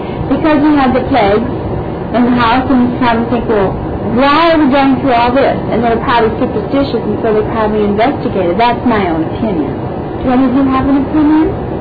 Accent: Ohio, United States; I was from Ohio, and we had much worse things in Ohio.

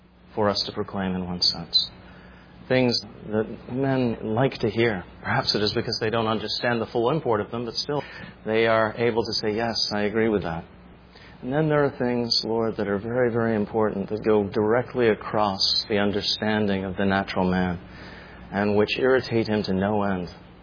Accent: Short Hills, New Jersey, United States; or where I grew up in Short Hills, New Jersey.

